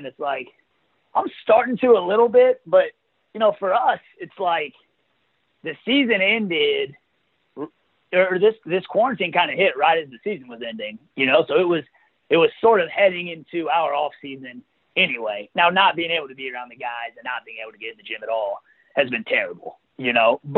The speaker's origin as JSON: {"language": "English", "town": "Houston", "region": "Texas", "country": "United States", "tie": "born or raised there", "said": "growing up in Houston, both my parents are in Texas. And so, you know, it's being a little bit closer to home."}